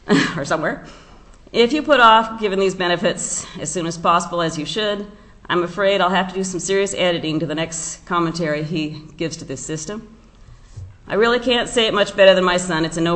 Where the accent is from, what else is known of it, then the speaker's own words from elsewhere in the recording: Juneau, Alaska, United States; I was raised here in Juneau, been here since 59.